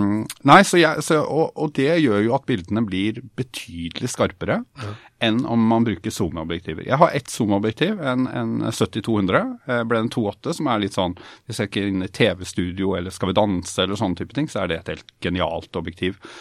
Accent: Sarpsborg, Østfold, Norway; Sånn at når jeg her om dagen var hjemme I Sarpsborg

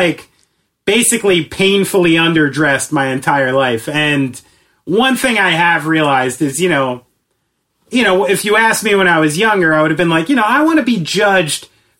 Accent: New Jersey, United States; I'm like, I'm from New Jersey.

